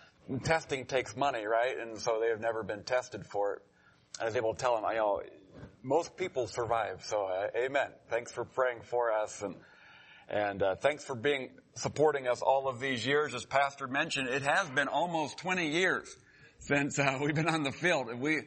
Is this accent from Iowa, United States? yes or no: yes; Iowa, United States; also born or lived in Missouri; I was born in Missouri. I grew up, my parents were going to Bible college down in Springfield. And grew up in Iowa.